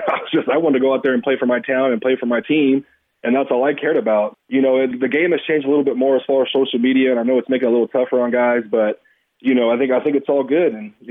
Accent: Fresno, California, United States; also born or lived in Sanger; You know, growing up in Fresno and growing up in Sanger and being a hometown kid, I always wanted to play at Fresno State.

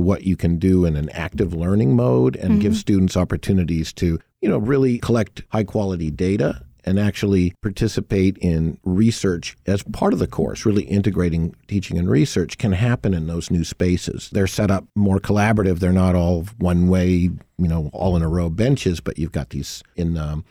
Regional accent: Sacramento, California, United States; born there; That's right. I was born in Sacramento, California. I won't reveal the year, but so it's just great to be back in this part of the state.

